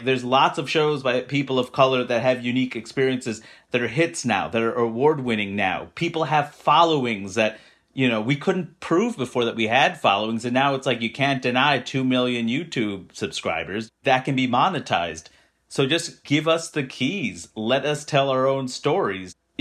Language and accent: English; New York City, New York, United States; This isn't every place in the country and the world is not where I grew up in Queens, New York, right?